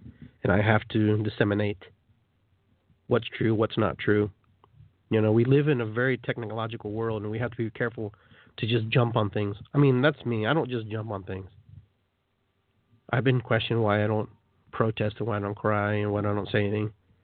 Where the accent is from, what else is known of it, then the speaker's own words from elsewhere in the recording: Peru; now in United States; I am South American too. I'm from Peru as well.